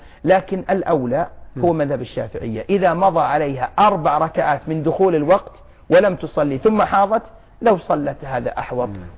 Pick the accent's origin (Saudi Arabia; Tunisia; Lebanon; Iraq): Saudi Arabia; كما يوجد عندنا في السعودية